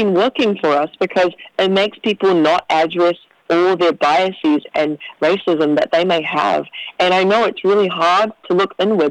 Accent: New Zealand; that I've been in environments where it's a complete opposite from how I grew up in New Zealand.

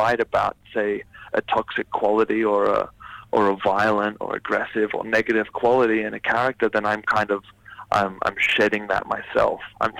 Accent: Sydney, New South Wales, Australia; You know, I was raised in Sydney, Australia, part of a sporting, masculine, macho culture.

